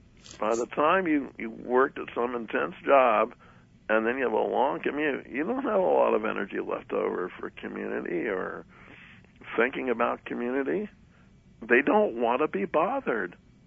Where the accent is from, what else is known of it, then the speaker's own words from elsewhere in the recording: New York City, New York, United States; I remember I spent part of my life growing up in New York City, and there wasn't much space there either.